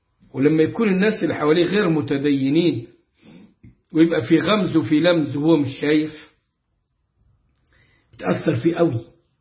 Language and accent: Arabic; Upper Egypt, Egypt; accent: Upper Egyptian; لهجة عندنا في الصعيد المصري